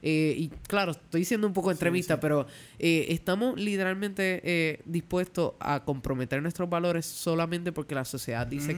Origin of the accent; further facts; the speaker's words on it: Santa Isabel, Puerto Rico; Aquí en Santa Isabel, por ejemplo, en mi pueblo, han roto cristales de carro